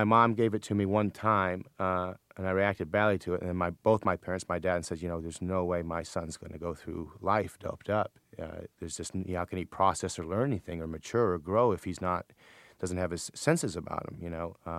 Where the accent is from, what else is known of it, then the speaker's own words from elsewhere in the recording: Lake Forest, Illinois, United States; also born or lived in Buffalo Grove, United States; I was raised in Buffalo Grove, which is sort of a middle-class suburb in Illinois. And I lived there till I was 8, and then I moved to Lake Forest, Illinois, which is an upper-class suburb of Illinois. And I lived there until I was 18 and graduated.